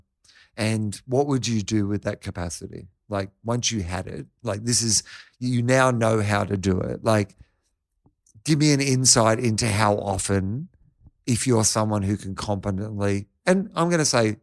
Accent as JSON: {"language": "English", "country": "Russia", "tie": "born or raised there", "said": "I grew up in Russia. I'd never heard of …."}